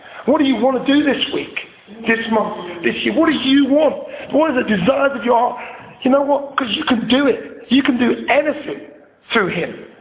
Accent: Ireland; so I'm an Irish guy

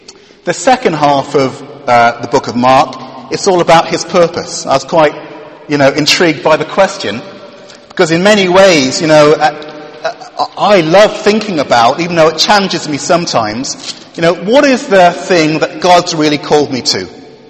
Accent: Wales, United Kingdom; You know, growing up in Wales, we have our own mountain there.

